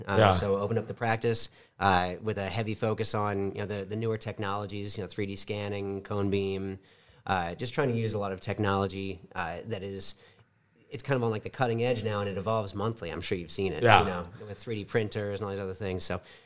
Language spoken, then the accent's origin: English; Philadelphia, Pennsylvania, United States; But I was raised in Philadelphia. I trained in Philadelphia at Temple, and worked up there. My wife is from Florida, and I got tired of her begging me to move to Florida.